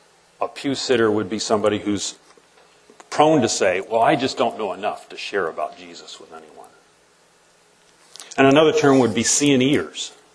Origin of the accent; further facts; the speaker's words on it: Huntington, Indiana, United States; She's my high school sweetheart from my hometown in Huntington, Indiana.